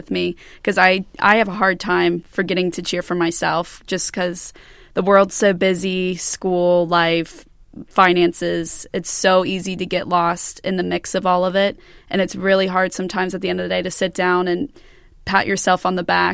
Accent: Cincinnati, Ohio, United States; I'm from Cincinnati originally, and all of my friends went to UC, and I was the only one that went farther.

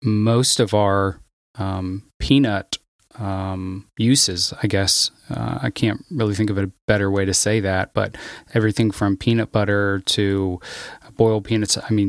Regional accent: Pennsylvania, United States; I can even think about just growing up in Pennsylvania, we had certain meals that were just a staple of holidays, like sauerkraut.

